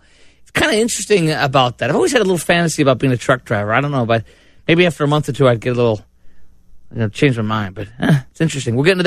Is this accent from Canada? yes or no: no; Illinois, United States; as a kid growing up in Illinois